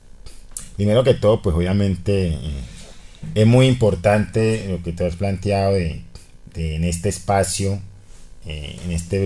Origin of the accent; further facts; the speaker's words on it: Tumaco, Nariño, Colombia; also born or lived in Cali; yo nací en Cali, pero realmente yo me crié en Tumaco. Mi familia es tumaqueña, mi madre, mi familia materna, mi familia paterna es de Buenos Aires, Cauca, o sea que tengo la doble raíz costeña y norte caucana